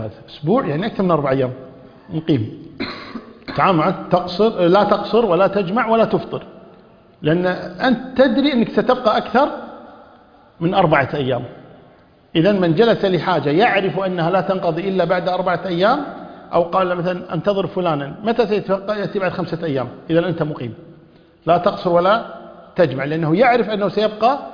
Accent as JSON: {"language": "Arabic", "country": "Kuwait"}